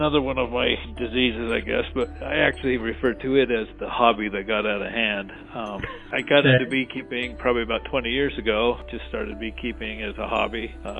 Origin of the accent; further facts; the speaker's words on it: Ogden, Utah, United States; Yeah, I was born and raised here in Ogden.